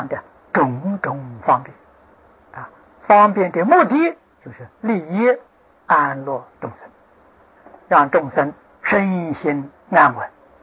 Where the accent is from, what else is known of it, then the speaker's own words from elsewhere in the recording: China; moved away; 中国是我们的故乡啊，海外的人哪一个不想家呢？